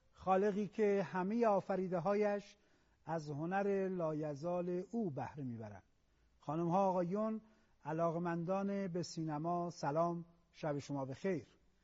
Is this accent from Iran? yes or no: yes; Iran; وظیفه دارم به عنوان یک ایرانی